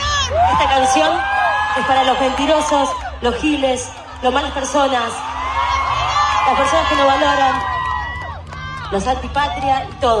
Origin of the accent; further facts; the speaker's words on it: Argentina; esta fiesta que somos los argentinos